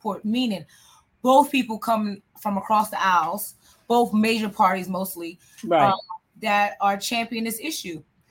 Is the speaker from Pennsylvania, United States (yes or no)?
yes; Pennsylvania, United States; I've ran up on people in Pennsylvania, my home state